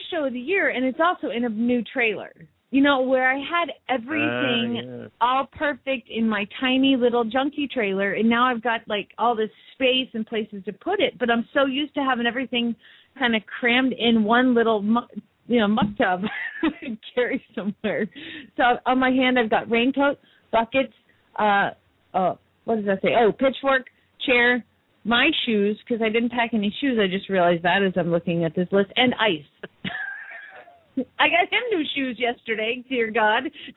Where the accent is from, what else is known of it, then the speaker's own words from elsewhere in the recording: Phoenix, Arizona, United States; from Phoenix, Arizona